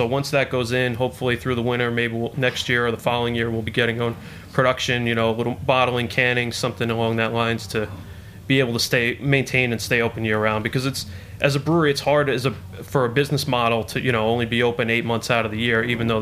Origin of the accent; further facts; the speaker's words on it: New York, United States; I'm actually from New York. Came back for the winter.